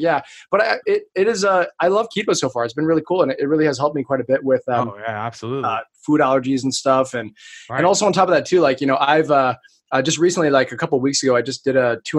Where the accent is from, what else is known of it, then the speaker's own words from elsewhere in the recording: Hawaii, United States; I was born and raised in Hawaii. So to me, like soul food.